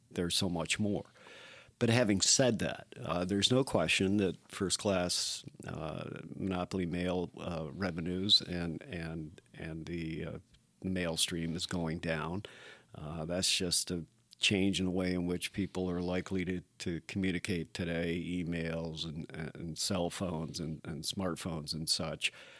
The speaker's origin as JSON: {"language": "English", "town": "Pierpont Manor", "region": "New York", "country": "United States", "tie": "born or raised there", "said": "For those, I'm sure, very few of your listeners who don't know where Pierpont Manor, New York is, it's up closer to the Canadian border than anything else."}